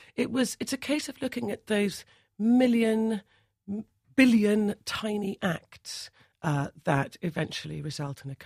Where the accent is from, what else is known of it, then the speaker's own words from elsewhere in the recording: Sierra Leone; the extraordinary courage that I see in these places and in my home country of Sierra Leone is this courage to keep on going.